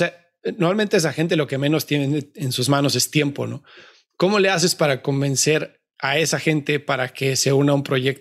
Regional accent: Mexico; yo soy mexicano

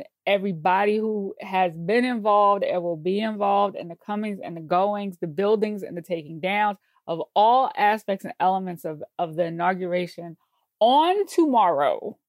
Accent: New York, United States; And my thing is, and I say this as a New Yorker

